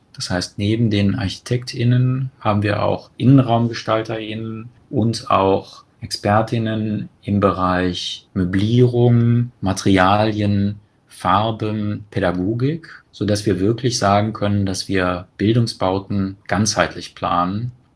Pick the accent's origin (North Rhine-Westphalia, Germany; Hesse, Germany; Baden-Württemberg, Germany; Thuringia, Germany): North Rhine-Westphalia, Germany; Cologne; wenn man mal zum Beispiel in Köln schaut, meine Heimatstadt